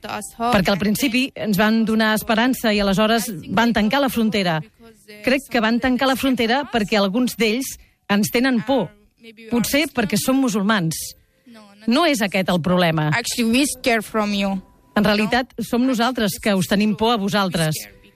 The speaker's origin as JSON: {"language": "Catalan", "country": "Syria", "also_born_or_lived": "Turkey", "moved": "yes", "said": "quan vaig marxar de Síria, vaig estar a Turquia 3 anys i aleshores vam decidir venir a Europa"}